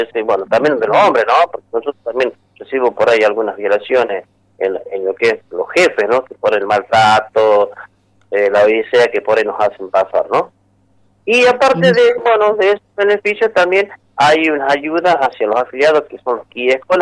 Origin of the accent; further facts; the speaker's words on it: La Rioja, Argentina; viva mi Rioja, carajo, viva mi tierra querida